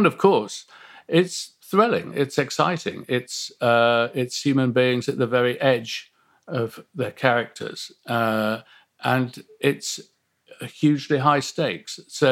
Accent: Nottingham, East Midlands, United Kingdom; growing up in Nottingham and going to university and working at the BBC.

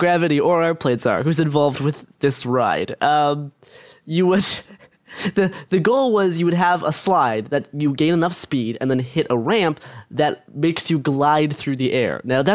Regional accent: the Prairies, Canada; I grew up in the prairies. I grew up in the prairies of Canada.

